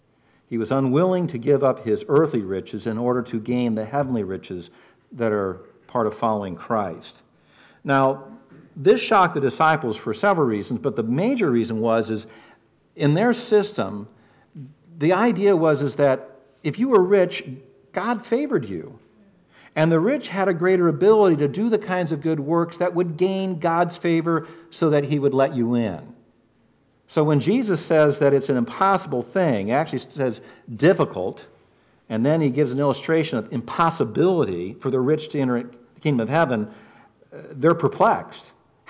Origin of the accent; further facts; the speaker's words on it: California, United States; Me being a Californian, I got out here just in time to miss the nastiest ones you got.